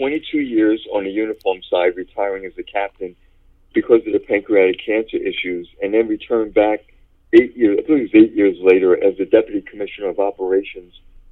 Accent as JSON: {"language": "English", "town": "Bronx", "region": "New York", "country": "United States", "tie": "born there", "said": "So I was born in the Bronx, and my dad was a warden on Rikers Island."}